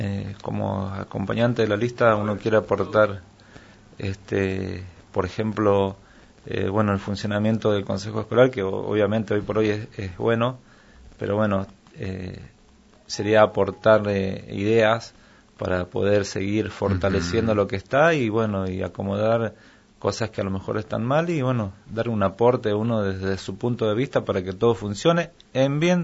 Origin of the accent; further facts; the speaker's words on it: San Juan, Argentina; De San Juan.